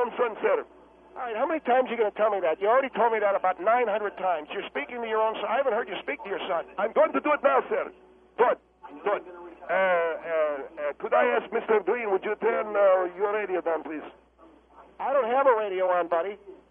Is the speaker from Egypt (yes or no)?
yes; Egypt; I'm not from Iraq, sir. I'm from Egypt.